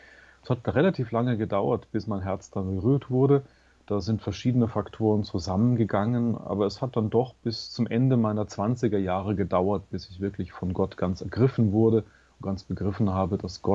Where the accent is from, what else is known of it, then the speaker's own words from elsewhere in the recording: Bavaria, Germany; Ich bin ein gebürtiger Oberfranke. Das ist der nördliche Teil von Bayern für die Schweizer, die das nicht so genau im Blick haben. Die Region, wo ich herkomme, ich komme aus einem kleinen Dorf im Umfeld der Stadt Bamberg, ist eigentlich durch und durch katholisch.